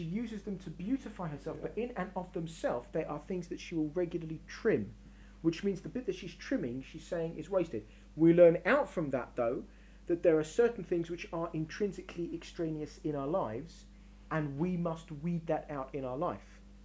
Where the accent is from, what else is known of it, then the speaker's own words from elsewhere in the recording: London, United Kingdom; I grew up in London.